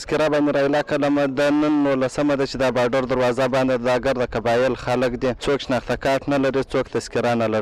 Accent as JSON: {"language": "Pashto", "region": "Ghazni", "country": "Afghanistan", "said": "زما کور په غزنی کې دی."}